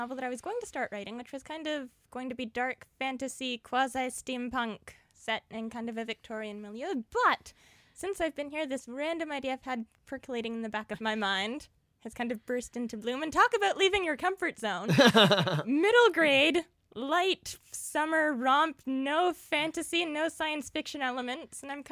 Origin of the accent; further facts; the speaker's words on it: Canada; We're Canadian.